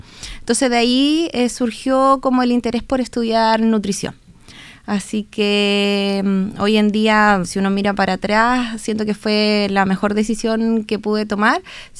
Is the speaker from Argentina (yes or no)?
no; Osorno, Los Lagos, Chile; also born or lived in Puerto Montt; Yo soy de Osorno, estuve muchos años trabajando en Puerto Montt y siempre tuve las ganas de volver.